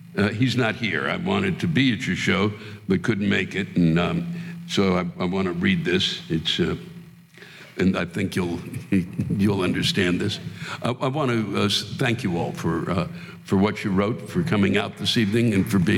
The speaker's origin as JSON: {"language": "English", "region": "Virginia", "country": "United States", "said": "I come from Hampton Roads, Virginia."}